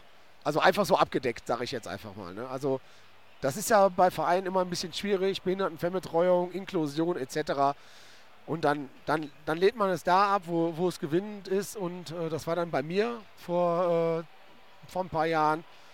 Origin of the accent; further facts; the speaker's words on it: Düsseldorf, North Rhine-Westphalia, Germany; Rheinländer, genau. Also Düsseldorfer.